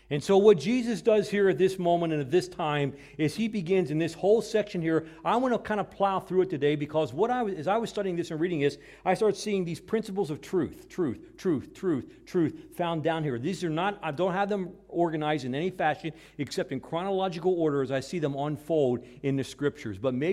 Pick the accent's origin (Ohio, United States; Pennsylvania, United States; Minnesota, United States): Pennsylvania, United States; Hanover; I was in my hometown of Hanover, Pennsylvania, and we went to the Doubleday Publishing Company there